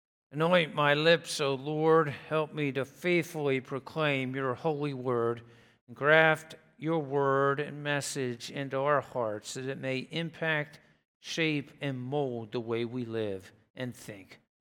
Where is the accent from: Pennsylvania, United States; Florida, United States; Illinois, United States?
Pennsylvania, United States; Telford; And while technically, yes, I was born at Grandview Hospital in Sellersville, PA, when you ask me where you were born, I'd say Telford, PA.